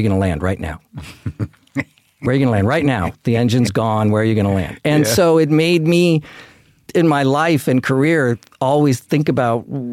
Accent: Los Gatos, California, United States; Northern California, Los Gatos.

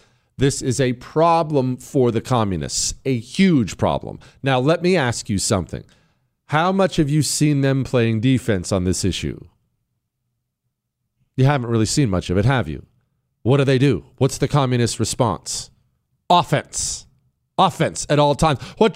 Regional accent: Connecticut, United States; I'm from Connecticut.

